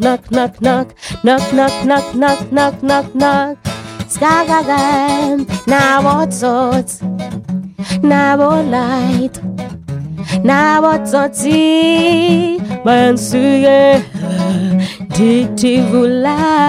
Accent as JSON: {"language": "English", "country": "South Africa", "first_language": "Xhosa", "second_language": "English", "said": "It's in my language, my native language, which is Xhosa."}